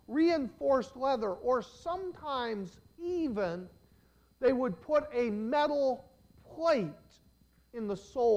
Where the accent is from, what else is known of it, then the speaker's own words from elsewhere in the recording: New Jersey, United States; growing up in New Jersey is so different from some places. The very ground is different.